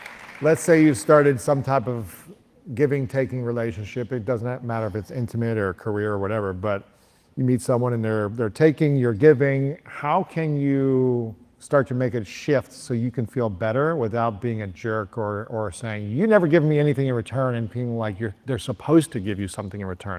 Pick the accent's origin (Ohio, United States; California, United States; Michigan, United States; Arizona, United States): Ohio, United States; now in New York, United States; Growing up in Ohio, I was just like, oh, everyone's a good person. But then I moved to New York